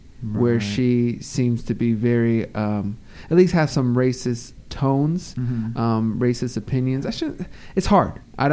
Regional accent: California, United States; Well, so, I mean, I'm from California. I'm not from the South, so I don't know all the facts and histories of Confederate flag

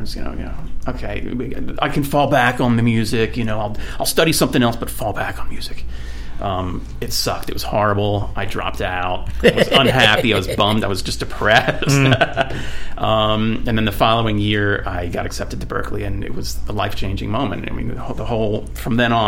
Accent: Philadelphia, Pennsylvania, United States; I grew up in Philadelphia.

